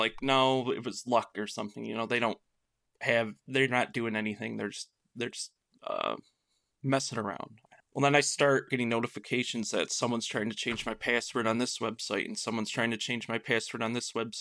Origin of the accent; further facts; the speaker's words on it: Michigan, United States; I am from Michigan.